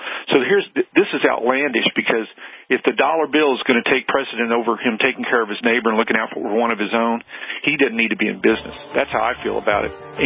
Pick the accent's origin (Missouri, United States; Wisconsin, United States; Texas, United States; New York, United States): Missouri, United States; I'm new to the gun ownership thing, but the deal is I'm from Southern Missouri.